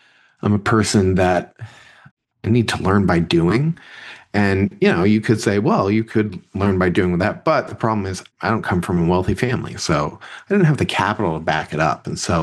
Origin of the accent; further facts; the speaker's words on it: New Hampshire, United States; So I grew up in New Hampshire, went to school at St. Lawrence in upstate New York, about 20 miles from the Canadian border